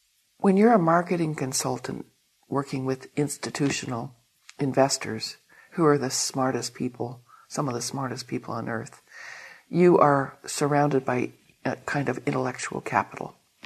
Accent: California, United States; I was born in California. I'm from California, which certainly informed my life in many subtle ways that surprise me, especially now that I'm not living there.

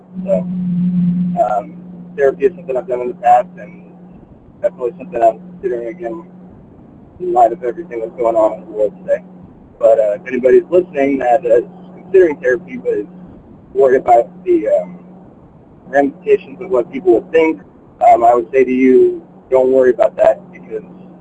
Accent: San Antonio, Texas, United States; I'm from San Antonio.

